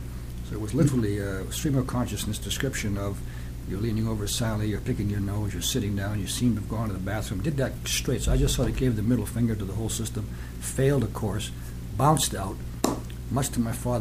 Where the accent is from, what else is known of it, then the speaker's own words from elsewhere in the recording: Vermont, United States; Anyway, so I was brought up in New England, basically, Vermont, essentially.